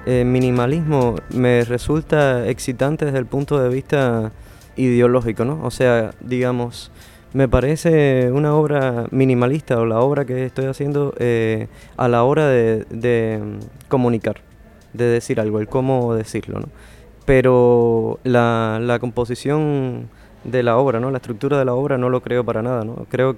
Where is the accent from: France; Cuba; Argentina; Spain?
Cuba; Havana; vengo de La Habana